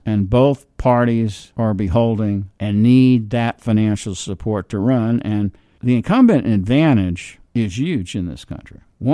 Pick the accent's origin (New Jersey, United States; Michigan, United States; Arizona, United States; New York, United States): New York, United States; New York City; See, I'm from New York City as well.